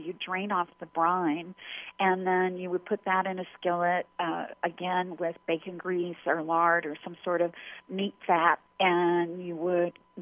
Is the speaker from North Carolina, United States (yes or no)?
no; Corbin, Kentucky, United States; So this happened in the town that I grew up in Corbin, Kentucky.